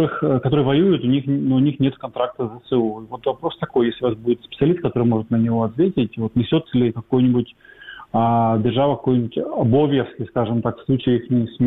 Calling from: Kyiv, Ukraine; город Киев.

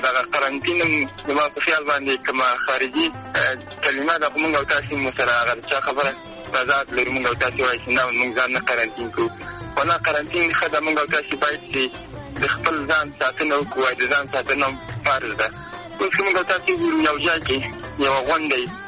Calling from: Kabul, Afghanistan; ده کابل ولایت ده دیتاب زور سالینه

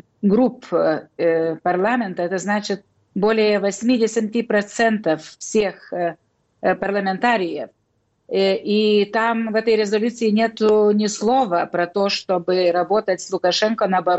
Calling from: Brussels, Belgium; Вот как раз сейчас мы в Европарламенте, я говорю из Брюсселя

